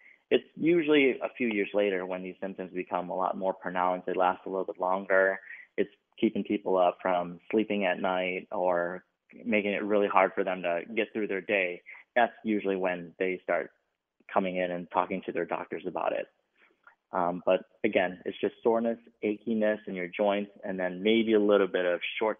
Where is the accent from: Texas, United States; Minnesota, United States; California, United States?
Minnesota, United States; Minneapolis; I grew up in Minneapolis, Minnesota. Went to medical school in Chicago, and then just slowly made my way back.